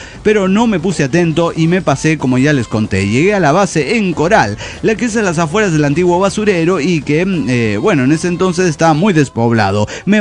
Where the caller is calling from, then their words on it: Saltillo, Coahuila, Mexico; de Saltillo, Coahuila.